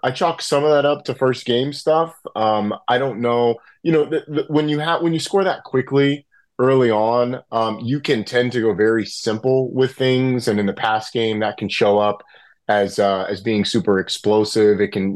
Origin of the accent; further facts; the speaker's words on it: Atlanta, Georgia, United States; I'm from Atlanta. I live in Atlanta.